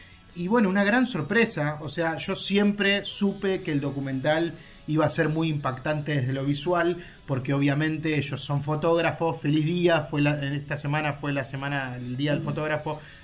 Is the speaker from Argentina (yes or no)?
yes; Argentina; soy argentino, viví los 4 años de la era Macri en la Argentina